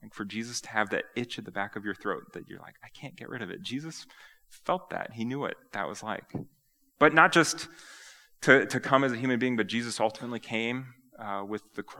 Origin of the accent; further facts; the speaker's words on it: United States; You know, I'm an American.